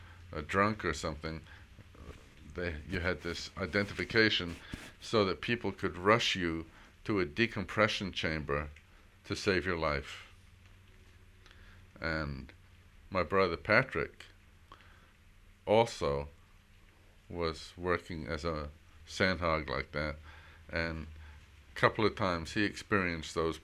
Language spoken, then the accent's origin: English; Scotland, United Kingdom; now in United States; Lena worked with AT&T all her time since we came from Scotland.